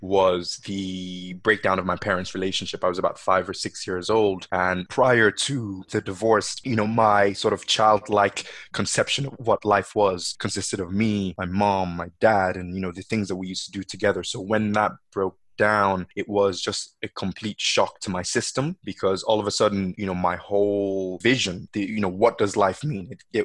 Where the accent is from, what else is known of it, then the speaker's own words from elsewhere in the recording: Benin City, Edo, Nigeria; born there; I'm 25 years old. I was born in Benin City, Nigeria. I've got quite a mixed heritage. So I'm Nigerian, Jamaican, Irish.